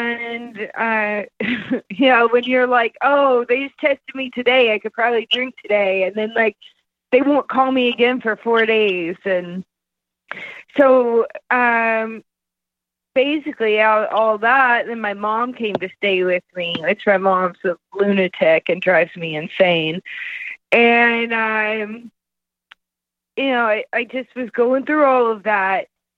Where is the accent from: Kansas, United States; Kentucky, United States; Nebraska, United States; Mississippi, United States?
Kentucky, United States; I grew up in Kentucky, small town. So, you know, it's just a lot of farm parties, drinking, hanging out.